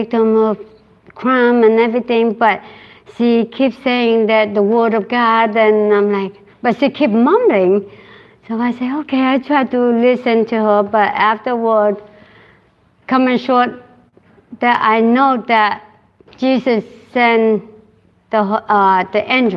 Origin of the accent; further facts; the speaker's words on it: Vietnam; English is a second language; now in United States; I come from Vietnam and go by boat since 1979. And then I landed in United States. So I grown up with like Buddhism